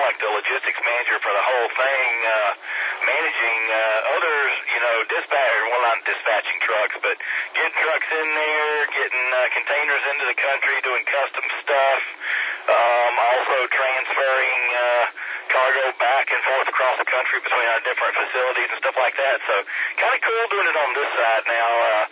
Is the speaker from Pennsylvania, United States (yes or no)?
no; Greenville, South Carolina, United States; I'm originally from Greenville, so I had a company up here approach me about it and went in, and here I was moving back to Greenville about 6 months ago.